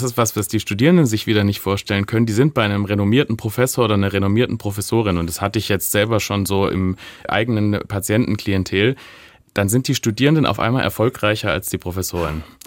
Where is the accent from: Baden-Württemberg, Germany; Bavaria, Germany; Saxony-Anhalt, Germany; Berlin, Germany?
Baden-Württemberg, Germany; Tübingen; Ja, ich komme aus Tübingen, genau.